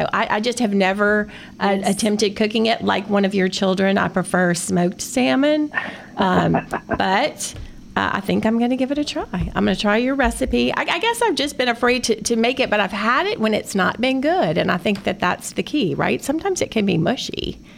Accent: Louisiana, United States; also born or lived in Washington; growing up in South Louisiana, we didn't have salmon.

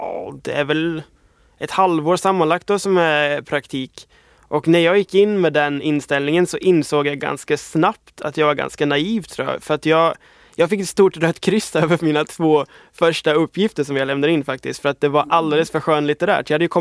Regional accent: Småland, Sweden; jag är från Småland från början så att det är en bit bort

